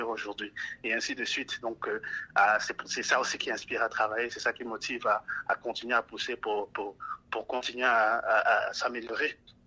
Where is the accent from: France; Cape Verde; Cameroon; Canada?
Cameroon; je viens du Cameroun qui est aussi un pays bilingue et donc je viens d'une famille majoritairement francophone